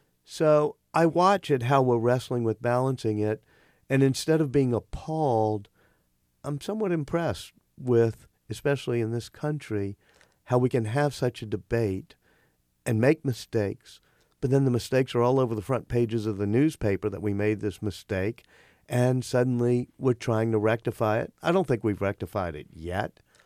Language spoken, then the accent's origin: English; New Orleans, Louisiana, United States; I didn't have that growing up in New Orleans.